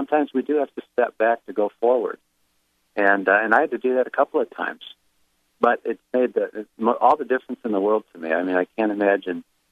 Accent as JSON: {"language": "English", "region": "Michigan", "country": "United States", "tie": "born or raised there", "also_born_or_lived": "Chicago", "said": "And I moved from Chicago to back to my hometown in Michigan."}